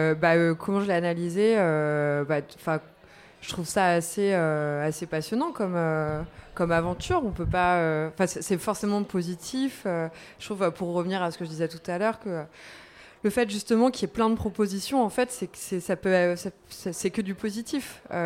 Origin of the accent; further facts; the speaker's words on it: Saint-Brieuc, Brittany, France; je viens pas de Paris, je suis de Saint-Brieuc en Bretagne.